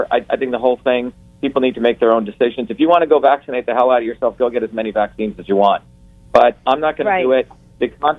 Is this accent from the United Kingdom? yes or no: no; India; I grew up in India as a young kid in the caste system. We were considered low caste, untouchable.